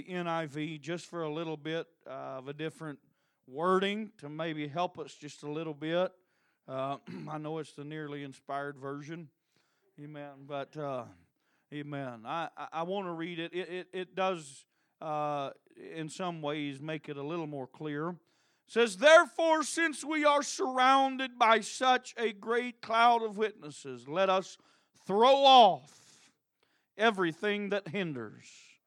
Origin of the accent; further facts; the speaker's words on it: United States; born there; I'm just glad that God saw fit that I was born in America.